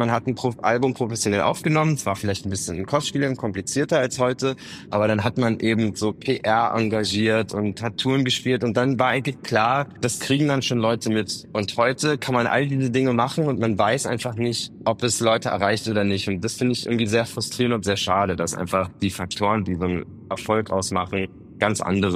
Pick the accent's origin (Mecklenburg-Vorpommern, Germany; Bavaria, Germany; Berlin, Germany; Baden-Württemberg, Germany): Berlin, Germany; Ich bin in Ost-Berlin aufgewachsen